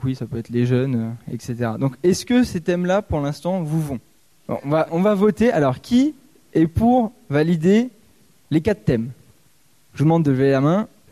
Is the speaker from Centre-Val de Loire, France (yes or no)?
yes; Chartres, Centre-Val de Loire, France; Je suis pas d'Orléans, je suis chartrain de base.